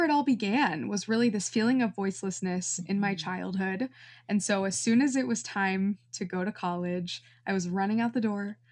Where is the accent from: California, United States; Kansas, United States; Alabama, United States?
Kansas, United States; Wichita; bedroom in Wichita, Kansas, where I grew up, and that really connects to where it all began. So for me, growing up in the Midwest, it was a very humbling yet wonderful experience.